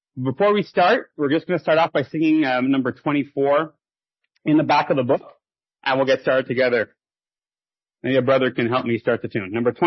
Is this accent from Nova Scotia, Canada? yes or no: no; Montreal, Quebec, Canada; I'm from Montreal, Quebec.